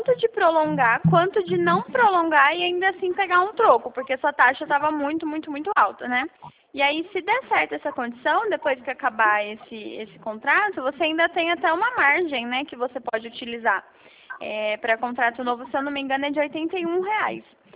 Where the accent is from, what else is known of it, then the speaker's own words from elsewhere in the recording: Bauru, São Paulo, Brazil; na verdade eu sou de Bauru